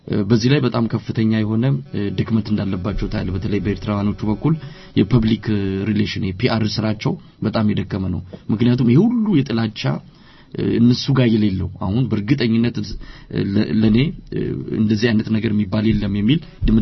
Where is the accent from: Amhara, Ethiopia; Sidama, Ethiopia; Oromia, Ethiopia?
Sidama, Ethiopia; Hawassa; also born or lived in Addis Ababa; እኔ ተወልጄ ያደኩት ቀደም ሲል እንደገለጽኩት አዋሳ ከተማ ነው አዲስ አበባንም ኖሬበታለሁና